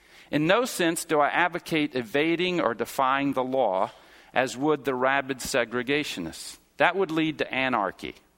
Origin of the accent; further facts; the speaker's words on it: the South, United States; I grew up in the South.